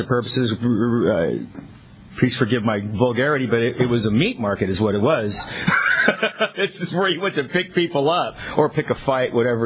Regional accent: Tulare, California, United States; I'm a drunk from Tulare.

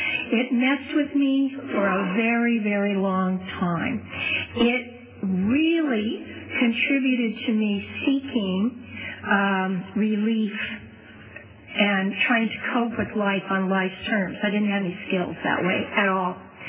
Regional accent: Clovis, California, United States; also born or lived in Fresno / Alaska; I was born in Fresno, raised in Clovis, so I'm a Valley girl. I'm very proud of that. Well, I was till I moved to Alaska. Then I was far more proud of coming from Alaska.

